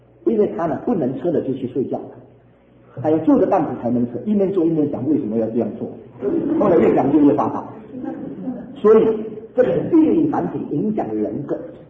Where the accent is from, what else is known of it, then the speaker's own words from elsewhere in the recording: southern China, China; 那我是南方人，我是南方人